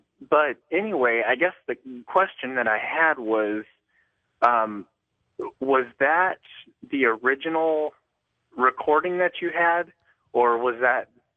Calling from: Medford, Oregon, United States; I'm calling from Medford, Oregon.

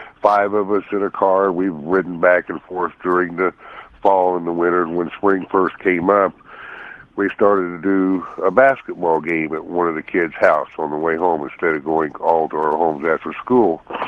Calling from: Wichita, Kansas, United States; Calling to tell you I'm from Wichita on KFH 1240

